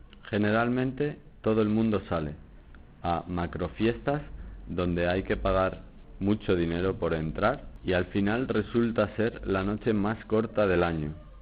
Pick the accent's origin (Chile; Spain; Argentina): Spain; Madrid, Community of Madrid; Yo soy de Madrid, pero nunca he estado en la Puerta del Sol.